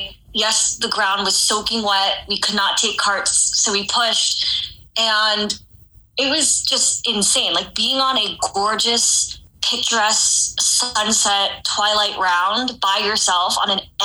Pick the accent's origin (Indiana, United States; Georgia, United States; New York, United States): New York, United States; sports were super big in the town that I grew up in on Long Island.